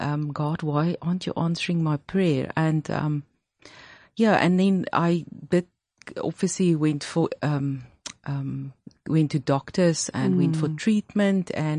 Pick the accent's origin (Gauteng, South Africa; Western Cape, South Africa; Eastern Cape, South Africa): Gauteng, South Africa; Pretoria; I grew up in Pretoria and I also studied there at Tikkies